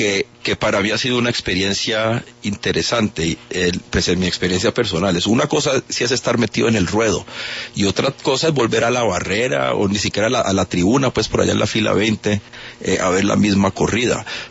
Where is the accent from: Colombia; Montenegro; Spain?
Colombia; como colombiano